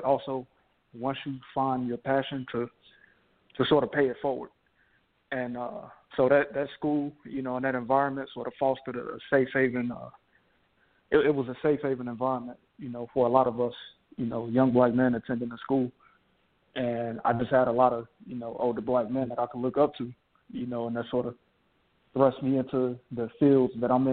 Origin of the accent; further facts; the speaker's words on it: Chicago, Illinois, United States; Growing up in Chicago, I grew up on the South Side, so it was a very humbling experience for me.